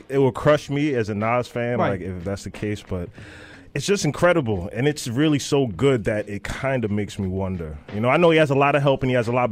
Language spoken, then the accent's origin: English; Montclair, New Jersey, United States; Montclair, New Jersey. That's where I'm originally from, but just throughout whole Essex County part of New Jersey, really.